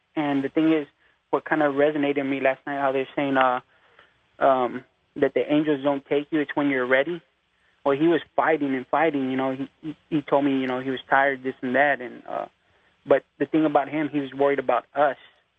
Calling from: San Antonio, Texas, United States; Okay, I'm calling from San Antonio.

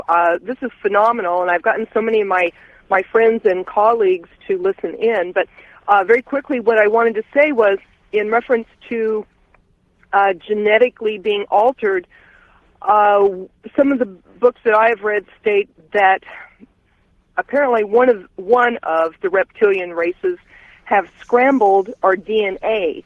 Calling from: Kansas City, Missouri, United States; I'm calling from Kansas City, Missouri.

